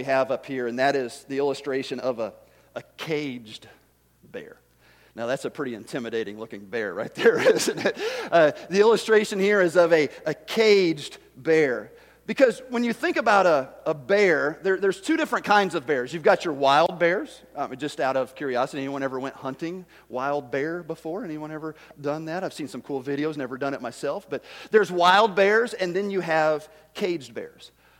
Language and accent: English; Tennessee, United States; I told you I'm from Tennessee. I don't understand English all that well.